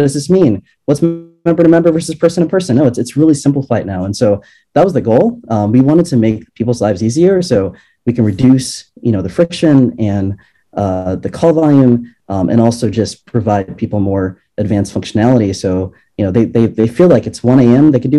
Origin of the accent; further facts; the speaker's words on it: Detroit, Michigan, United States; born there; it was really a proud moment for me because I was born in Detroit. So these are my people